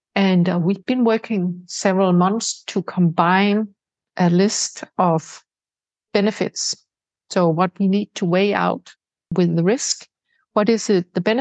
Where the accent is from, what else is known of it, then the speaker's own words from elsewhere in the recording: Denmark; English is a second language; And I know I'm from Denmark. The Danish ethics committees are very, very careful around consenting of acute patients.